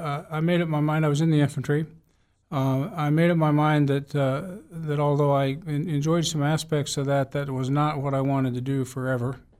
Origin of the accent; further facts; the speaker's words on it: Topeka, Kansas, United States; also born or lived in Oregon; I was raised in Topeka, Kansas, by a single mom. My parents never got married, which was a big deal back in the 40s. We moved back from Oregon, where I was born, to Topeka and lived with my grandmother